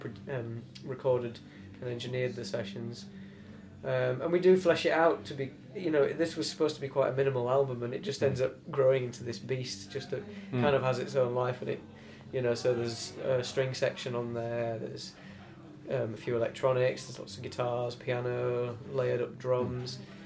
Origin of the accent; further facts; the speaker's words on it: London, United Kingdom; but I'm from London and I live in London these days.